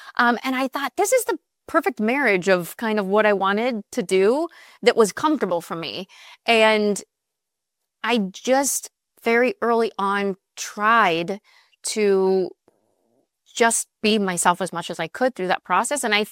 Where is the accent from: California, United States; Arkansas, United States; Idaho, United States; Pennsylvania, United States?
Pennsylvania, United States; Pittsburgh; I grew up in Pittsburgh.